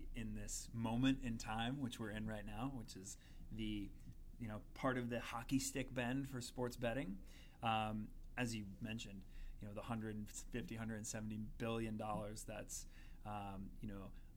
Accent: New York, United States; So, well, I'm from Long Island, dyed-in-the-wool Islander fan

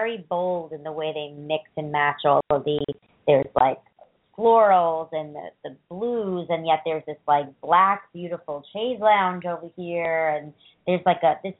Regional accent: Brooklyn, New York, United States; when I was growing up in Brooklyn, my parents had a couch like this.

